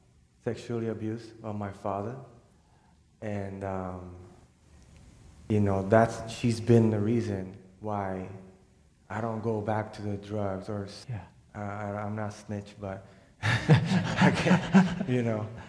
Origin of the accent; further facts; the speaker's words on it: Puerto Rico; I grew up in Puerto Rico from the projects. Very rough upbringing.